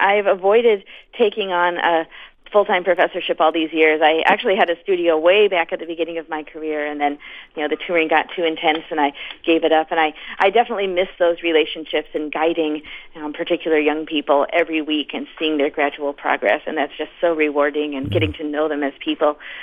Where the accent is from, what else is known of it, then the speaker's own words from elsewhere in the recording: Chicago, Illinois, United States; I was about to record the Brahms Violin Concerto with my hometown orchestra, the Chicago Symphony.